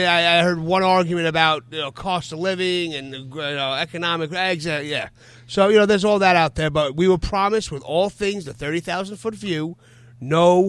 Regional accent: Monroe, New York, United States; The residents of my hometown of Monroe, New York, were promised no new taxes for this upcoming school year.

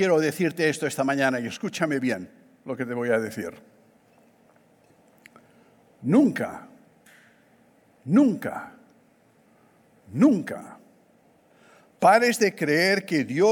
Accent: Barcelona, Catalonia, Spain; Yo fui criado en Barcelona, mar Mediterráneo.

